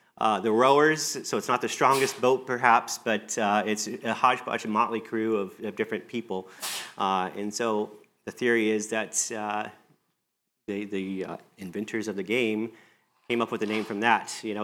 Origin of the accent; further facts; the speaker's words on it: Detroit, Michigan, United States; We come from Southeast Michigan area, so Detroit area in Michigan